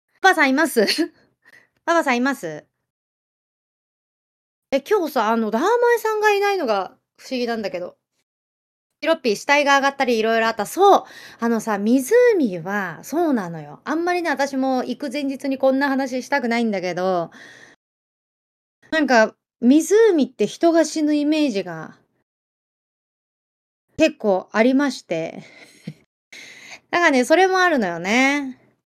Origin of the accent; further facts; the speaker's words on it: Tsushima, Nagasaki, Japan; 私が長崎県の対馬出身で、ずーっとその田舎で暮らしてきたからか